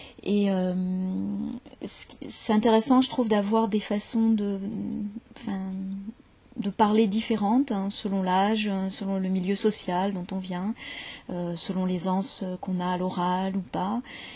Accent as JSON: {"language": "French", "town": "Paris", "region": "Île-de-France", "country": "France", "tie": "born there", "lives_now": "Marseille, France", "said": "Vous entendrez un accent plutôt comme le mien. Parce que moi, je suis née à Paris et je me suis installée à Marseille il y a une quinzaine d'années. Donc mon accent a un petit peu changé, mais globalement, c'est quand même un accent très standard."}